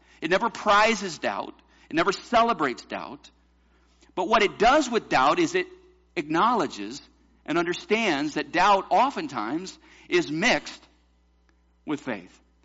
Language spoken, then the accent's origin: English; the South, United States; you know I grew up in the South. When I moved to New Hampshire, I was a youth pastor for a while.